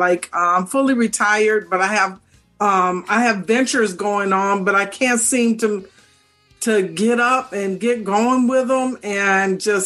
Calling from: Michigan, United States; I'm calling from Michigan, the west side of Michigan

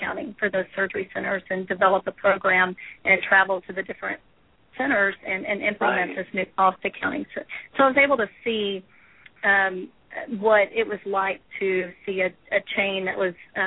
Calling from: Victoria, Texas, United States; I'm calling from Victoria, Texas.

